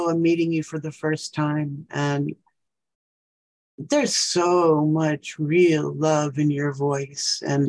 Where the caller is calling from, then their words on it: Atlanta, Georgia, United States; Atlanta, Georgia, in the U.S.